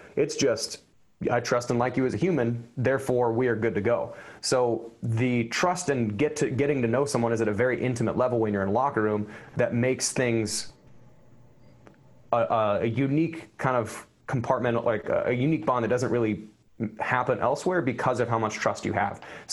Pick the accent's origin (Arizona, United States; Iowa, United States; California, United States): Iowa, United States; I was one of two white dudes in the room, and I came from Southeast Polk High School, which was, I think, 16 black people out of like 1,800 kids.